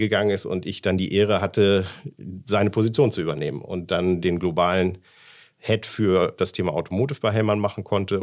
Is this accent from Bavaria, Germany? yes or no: no; Hamburg, Germany